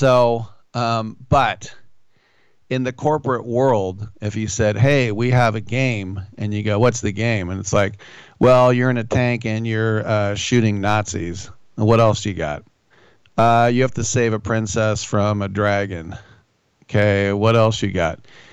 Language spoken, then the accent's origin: English; Bentonville, Arkansas, United States; By the way, where is the headquarters of Walmart? Bentonville, Arkansas. That's right, my hometown.